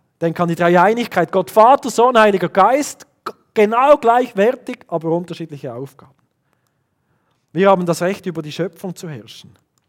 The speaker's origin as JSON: {"language": "German", "country": "Switzerland", "said": "Bei uns in der Schweiz machen wir das demokratisch, was richtig und falsch ist."}